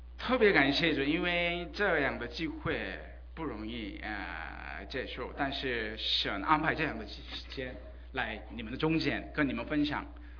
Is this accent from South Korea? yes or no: yes; South Korea; Chinese is a second language; moved away as an adult; also born or lived in Beijing, China / United States; now in Los Angeles, United States; 其实我不算是中国人，但是我在北京生活了超过十年啊，还有两年之前回到洛杉矶，我是韩国出生的，还有在韩国生活了差不多20多年，以后移民到美国，啊，还有在美国生活了20多年。